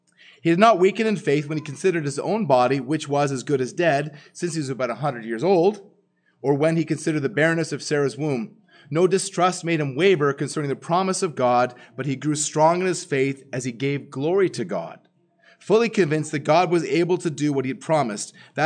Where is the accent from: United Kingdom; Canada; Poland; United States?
Canada; Ottawa, Ontario; But I'd seen it before again in the park here, and growing up in Ottawa, I saw it more clearly.